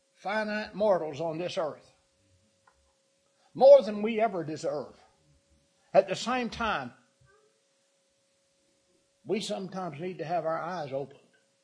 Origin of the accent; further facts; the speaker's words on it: Texas, United States; now in Oklahoma, United States; Now, here in Oklahoma, and I'm from West Texas, I can tell you 3.5 years of drought is pretty tough.